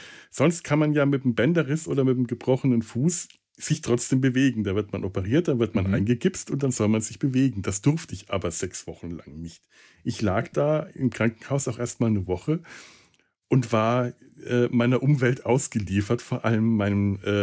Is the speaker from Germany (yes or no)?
yes; Schweinfurt, Bavaria, Germany; Ich bin in Schweinfurt zur Schule gegangen.